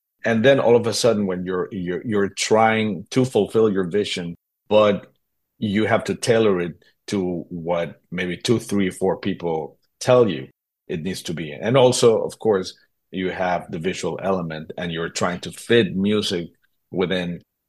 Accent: Mexico City, Mexico; when I was growing up in Mexico City

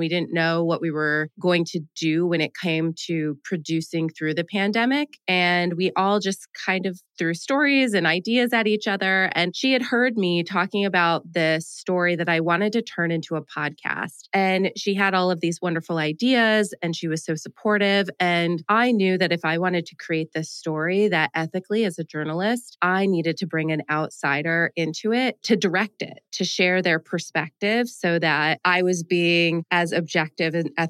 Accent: New York, United States; moving to my hometown, which is a small town in upstate New York.

